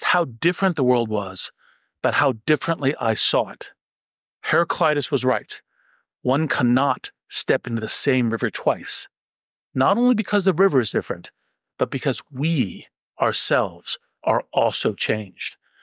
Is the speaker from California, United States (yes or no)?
yes; Stanford, California, United States; born there; I was born in the Stanford hospital.